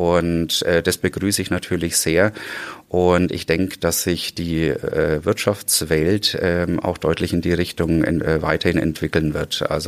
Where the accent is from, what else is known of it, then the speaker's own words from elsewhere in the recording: Bavaria, Germany; Meine Mutter ist aus Spanien, und wie Sie schon gesagt haben, bei uns in Franken, also ich komme aus der Erlanger-Forchheim-Ecke, um genauer zu sein.